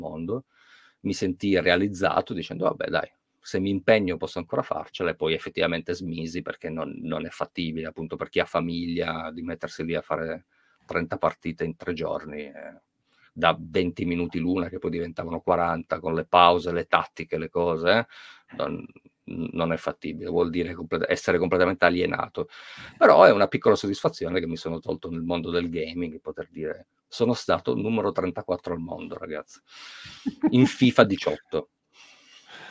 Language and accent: Italian; Settimo Torinese, Piedmont, Italy; Io sono di Torino, se non si è ancora capito, se non si è ancora capito dal mio accento, ho origini pugliesi, però appunto sono di Torino, di settimo torinese oltretutto.